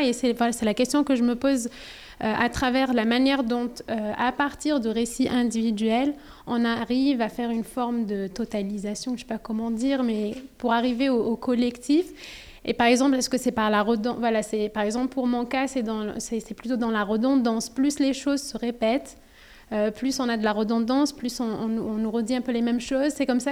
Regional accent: Algeria; now in France; moi je suis algérienne aussi

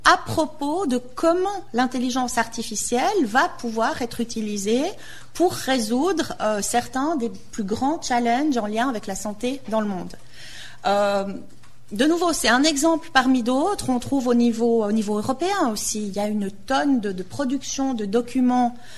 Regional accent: Switzerland; alors évidemment, je viens de Suisse

